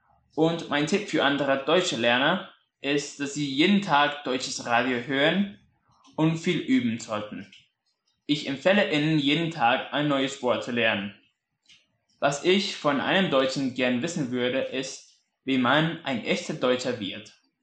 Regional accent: Mexico City, Mexico; born there; German is a second language; ich bin 1994 in Mexiko-Stadt geboren. Ich bin Student und ich lerne Deutsch

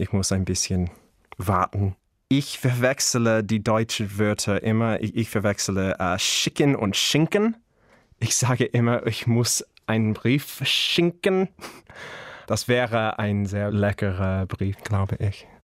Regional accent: United States; German is a second language; ich komme aus den USA. Ich war im 1988 geboren.

